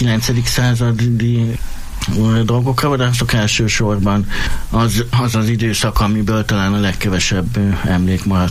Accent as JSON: {"language": "Hungarian", "town": "Miskolc", "region": "Borsod-Abaúj-Zemplén", "country": "Hungary", "tie": "born or raised there", "said": "Ugye itt születtem, itt jártam iskoláimat, munkahelyeim is mindig itt voltak, tehát minden ide köt Miskolchoz."}